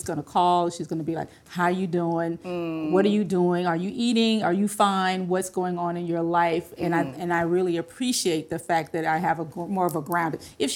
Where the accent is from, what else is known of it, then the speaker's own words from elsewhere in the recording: Memphis, Tennessee, United States; I'm still a Southerner. It does not matter how long I've lived in anywhere, any other city.